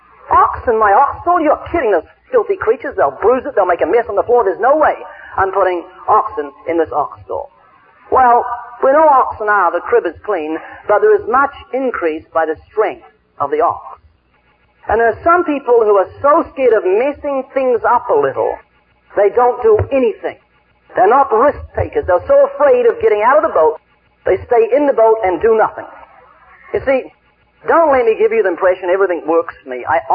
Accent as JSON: {"language": "English", "country": "New Zealand", "moved": "yes", "lives_now": "California, United States", "said": "When we come to live in the States, to live in California, and to leave my country in New Zealand, my home country"}